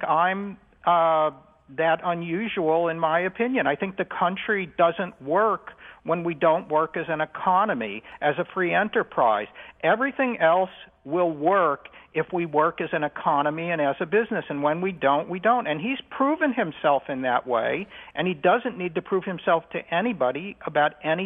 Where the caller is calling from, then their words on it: Flemington, New Jersey, United States; Flemington.